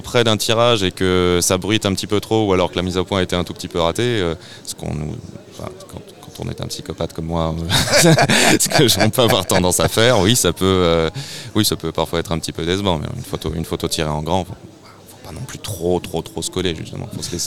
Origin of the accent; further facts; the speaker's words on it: Normandy, France; now in Gers, France; Moi je viens de Normandie, je suis installé dans le Gers depuis 3 ans.